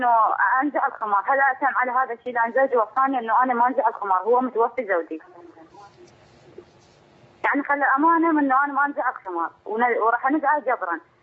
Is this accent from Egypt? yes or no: no; Iraq; احنا مهاجرين من العراق من محافظة لمحافظة